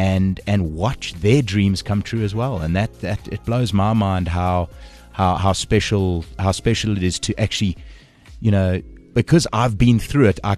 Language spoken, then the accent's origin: English; South Africa; We as South African artists appreciate it beyond measure.